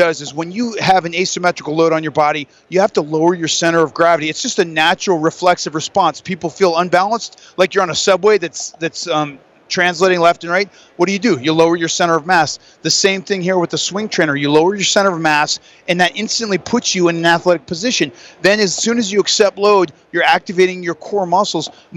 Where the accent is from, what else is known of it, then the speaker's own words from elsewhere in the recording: Denver, Colorado, United States; I'm from Denver.